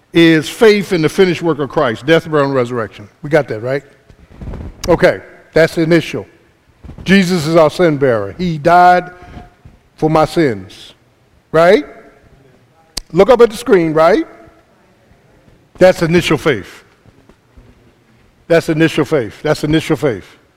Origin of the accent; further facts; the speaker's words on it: Philadelphia, Pennsylvania, United States; I grew up in South Philly. Ain't no eagles in South Philly.